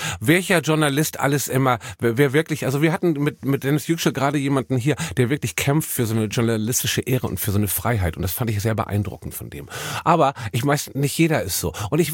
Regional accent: Germany; Und dann auf einmal fragt sie mich, woher komme ich? Ich meine, ich komme aus Deutschland.

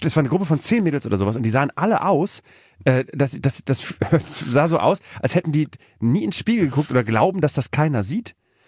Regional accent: Bremen, Germany; Ich meine, ich komme aus Bremen, du kommst auch aus einer Gegend

